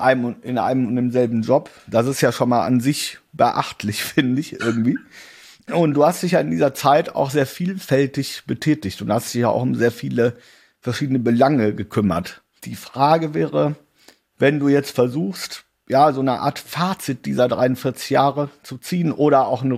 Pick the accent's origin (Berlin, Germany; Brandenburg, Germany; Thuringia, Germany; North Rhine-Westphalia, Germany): North Rhine-Westphalia, Germany; Wuppertal; wenn jemand dann einen fragt, sag mal, woher kommst du eigentlich, ne? Und ich dann sagte, Wuppertal, Germany, da merkte man dann doch, dass die Leute mit der Stadt was verbinden.